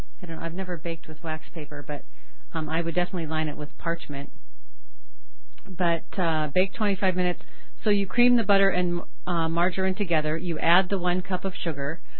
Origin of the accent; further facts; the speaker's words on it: Midwest, United States; we're all from the Midwest